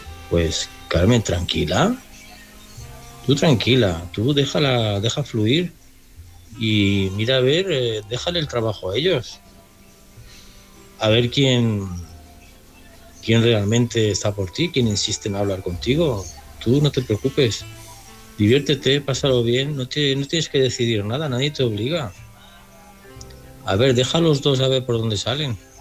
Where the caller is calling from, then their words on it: Andorra; de Andorra